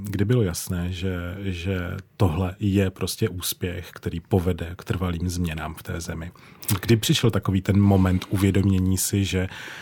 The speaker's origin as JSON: {"language": "Czech", "town": "Orlová", "region": "Moravian-Silesian Region", "country": "Czechia", "tie": "born or raised there", "said": "z mého rodného města, z Orlové. Ve stejnou dobu, kdy já jsem v Orlové chodil na základní školu Stalingradských hrdinů do třetí třídy základní školy"}